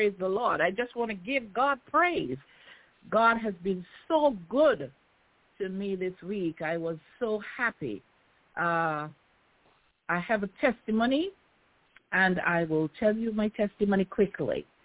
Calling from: Queens, New York, United States; I'm calling from Queens, New York.

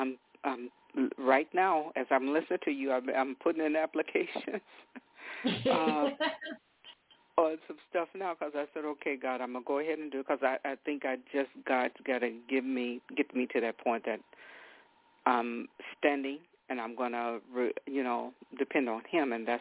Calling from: Oklahoma, United States; I'm calling from Oklahoma.

